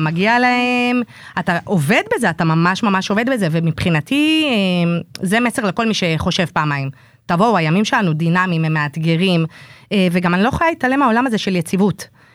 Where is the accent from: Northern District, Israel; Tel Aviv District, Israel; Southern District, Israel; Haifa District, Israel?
Southern District, Israel; Ashkelon; זאת אומרת, אני אשקלונית, משביעי באוקטובר תפס אותנו יופי